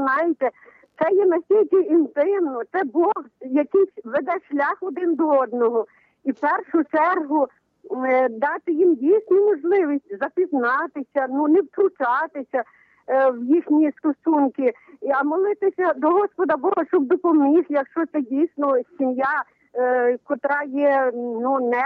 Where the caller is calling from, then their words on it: Lviv, Lviv Oblast, Ukraine; Місто Львів.